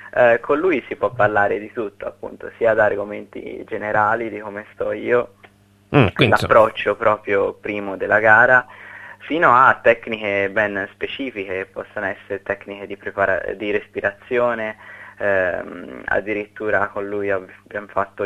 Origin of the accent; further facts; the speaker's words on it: Florence, Tuscany, Italy; appunto altro fiorentino doc